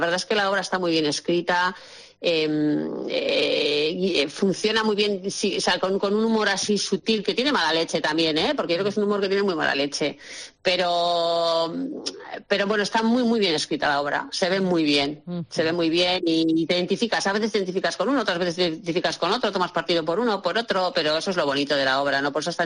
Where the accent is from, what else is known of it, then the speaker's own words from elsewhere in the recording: Getxo, Basque Country, Spain; Sé que van a Getxo porque yo soy de Getxo